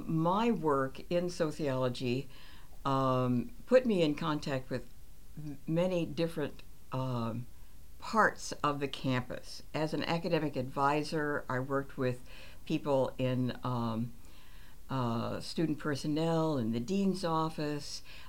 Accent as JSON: {"language": "English", "town": "Dayton", "region": "Ohio", "country": "United States", "tie": "born or raised there", "said": "I grew up in Dayton, Ohio. My mother worked for the National Cash Register Company and, by the way, was a union steward there."}